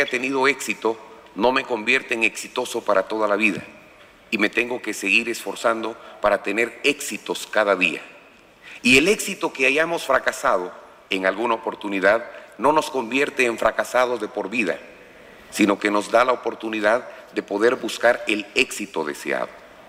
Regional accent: Guatemala; Tenemos un reto grande, como guatemaltecos, que debemos enfrentarlo con honor, sacrificio y esperanza

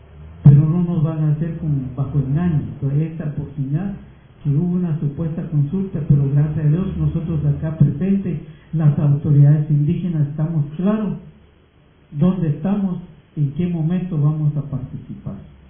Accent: Guatemala; Y es por eso nosotros como guatemaltecos y guatemaltecas no avanzamos mucho en cuanto a un desarrollo local

